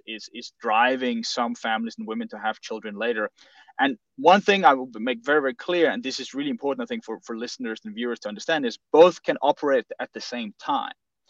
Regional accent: Denmark; I'm from Denmark myself

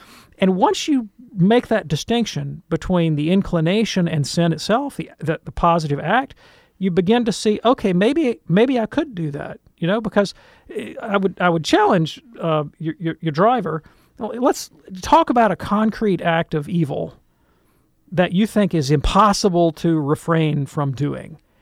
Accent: the South, United States; I grew up in the South. You know, my great aunt had a pecan tree in her front yard

